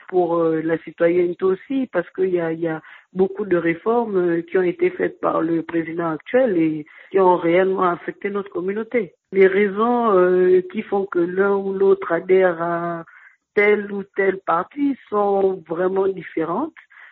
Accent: Gabon; now in United States; en tant que Gabonais, nous faisons partie des minorités, des Noirs.

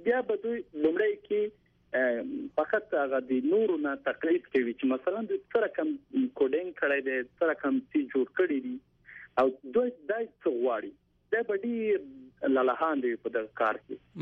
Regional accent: Paktia, Afghanistan; now in Mazar-i-Sharif, Afghanistan; زه د پکتیا ولایت څخه یم

